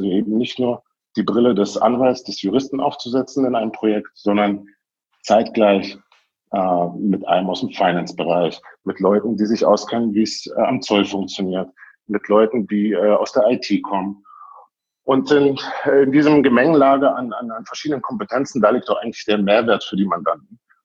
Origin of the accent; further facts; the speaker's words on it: Berlin, Germany; moved away as an adult; Ich bin ja in Berlin groß geworden, in West-Berlin. In Berlin zugelassener Anwalt auch.